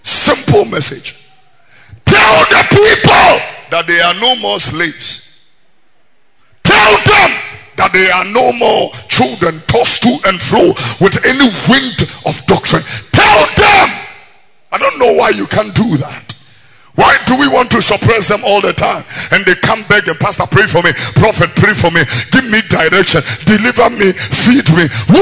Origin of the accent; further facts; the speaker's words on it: Nkwatia, Eastern Region, Ghana; that I remember one time I was in my hometown in Nkwetia.